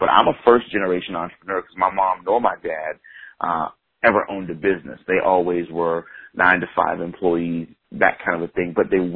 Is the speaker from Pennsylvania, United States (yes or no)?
no; Tampa, Florida, United States; I am a down-home, humble cat, man, born and raised in Tampa. I still live in the same city that I was born and raised in, to be honest with you.